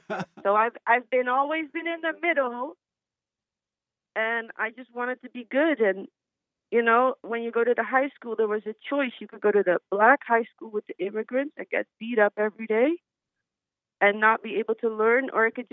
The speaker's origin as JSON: {"language": "English", "town": "New Orleans", "region": "Louisiana", "country": "United States", "moved": "yes", "lives_now": "Netherlands", "said": "I moved to Holland in 87 from Louisiana, New Orleans, Louisiana."}